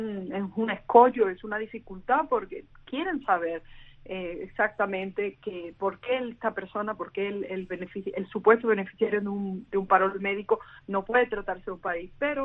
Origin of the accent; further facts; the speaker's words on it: Spain; Y como española, espero que siempre los cubanos puedan ver en mí una persona a la que ayudar, a la que apoyar.